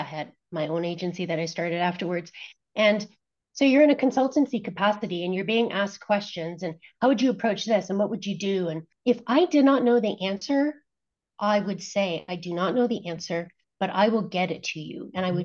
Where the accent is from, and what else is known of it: Toronto, Ontario, Canada; now in United States